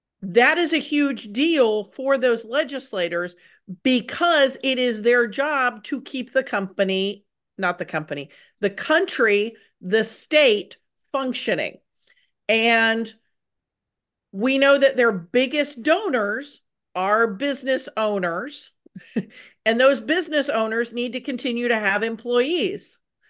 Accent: Texas, United States; I grew up here in Texas, so I'm used to part-time legislators.

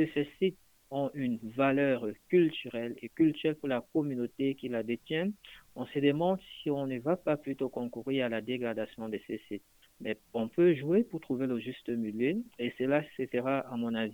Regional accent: Cameroon; c'est vrai que je suis camerounais, de temps en temps je reviens trop sur le Cameroun

